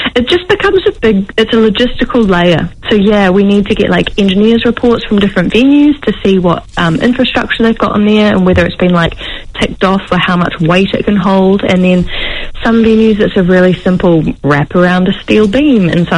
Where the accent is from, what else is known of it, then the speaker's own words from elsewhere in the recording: Wellington, New Zealand; So growing up in Wellington